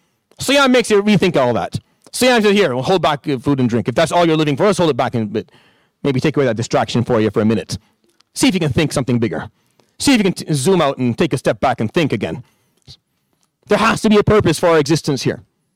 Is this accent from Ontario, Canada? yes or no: yes; Toronto, Ontario, Canada; born there; also born or lived in Syria; I was born in Richmond Hill. I was born in Toronto. I lived in Syria by choice. I studied there by choice. I stayed in the university there by choice. I got married and stayed there by choice.